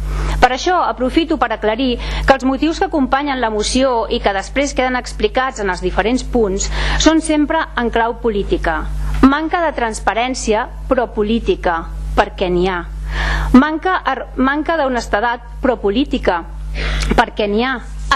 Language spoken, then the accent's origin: Catalan; Caldes, Catalonia, Spain; Els que som de Caldes de sempre